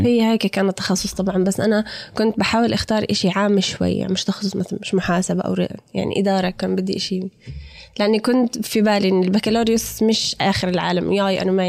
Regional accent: Jordan; also born or lived in New Jersey, United States; يعني عشت طفولتي بنيوجيرسي يعني، وبعدين رجعنا على الأردن وترعرعت في الأردن ما شاء الله.

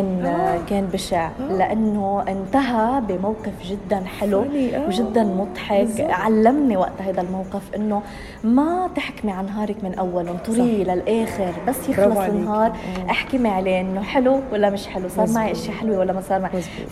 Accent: Lebanon; حس انه انا لبنانيه من لبنان

